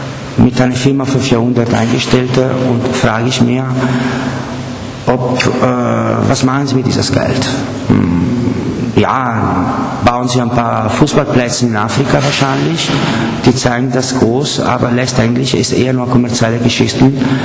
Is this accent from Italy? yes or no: yes; Genoa, Liguria, Italy; German is a second language; Ich bin selber aus Genua